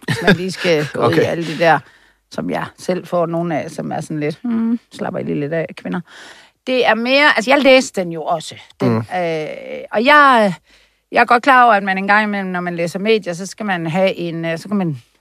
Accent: Aarhus, Central Denmark Region, Denmark; Jeg er jo kommet fra Aarhus, hvor man siger Skanderborg-festival i mange år.

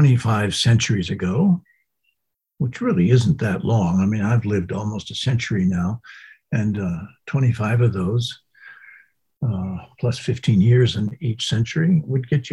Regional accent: United States; accepting the culture that I grew up in America

